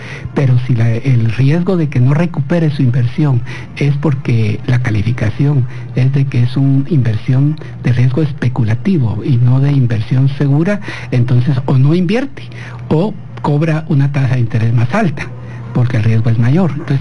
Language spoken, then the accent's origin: Spanish; Guatemala; somos los guatemaltecos los que estamos generando esa riqueza.